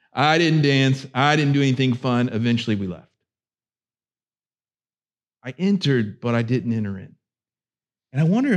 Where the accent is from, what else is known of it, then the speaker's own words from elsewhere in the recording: Florida, United States; And hockey, I grew up in Florida, and I just didn't have hockey.